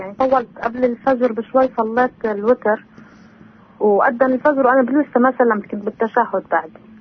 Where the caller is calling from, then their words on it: Salfit, West Bank, Palestine; من سلفيت.